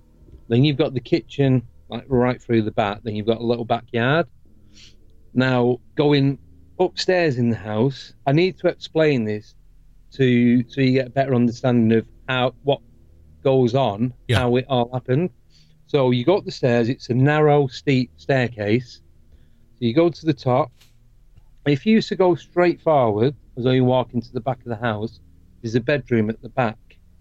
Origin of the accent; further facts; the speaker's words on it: Manchester, North West England, United Kingdom; now in England; Now, I'm from Manchester originally in the northwest of England.